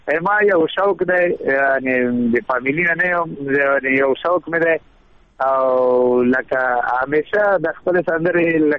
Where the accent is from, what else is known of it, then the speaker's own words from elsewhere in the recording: Paktia, Afghanistan; زه خو د افغانستان او د پکتیا د منګل د کلی یم، یعنی په کام باندې منګل یم.